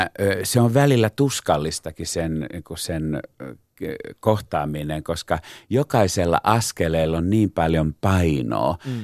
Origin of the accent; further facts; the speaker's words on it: Pori, Satakunta, Finland; mä olen Porista kotoisin syntynyt 1950 Porin kaupungissa.